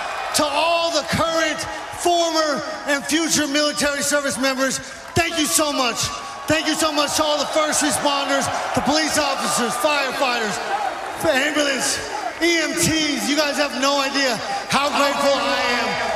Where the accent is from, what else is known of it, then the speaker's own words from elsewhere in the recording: United States; Hey, I'm from America.